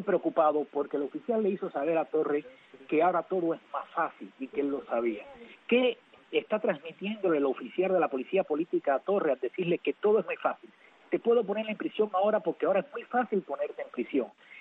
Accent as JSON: {"language": "Spanish", "country": "Cuba", "said": "mi pueblo cubano."}